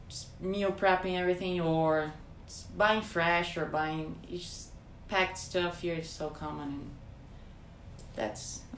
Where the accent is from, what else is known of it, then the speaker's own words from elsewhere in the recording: Brazil; moved away as an adult; also born or lived in Fort Lauderdale / Philadelphia; now in Spokane, United States; I'm originally from Brazil, yeah, but before moving to Spokane, I was living in Florida, Fort Lauderdale, and before that, I moved to America first time, 2014.